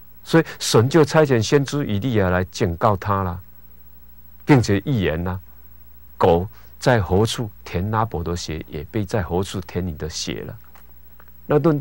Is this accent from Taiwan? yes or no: yes; Taiwan; 我们台湾话哦，台湾的俗语这样说了